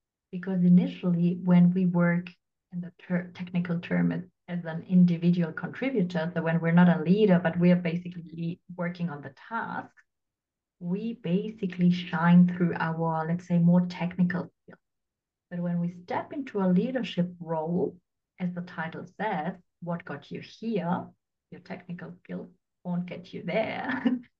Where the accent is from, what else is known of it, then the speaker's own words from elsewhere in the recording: Germany; So my parents decided to move to Germany when I was a child. And so I grew up here in Germany. My parents didn't speak German, I didn't speak German. And we basically started a new life here in Germany.